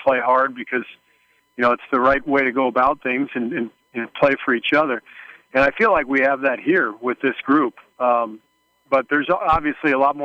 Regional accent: California, United States; And I'm from California, which is important to me to be near my family.

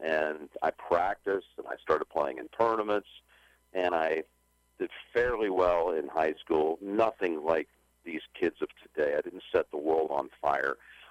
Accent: Colts Neck, New Jersey, United States; I'm from Colts Neck, New Jersey. I'd gone to high school up there in Marlboro High School outside of Colts Neck.

